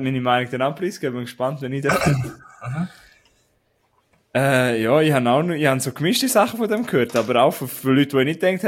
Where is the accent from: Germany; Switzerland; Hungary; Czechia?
Switzerland; wir sind auch Schweizer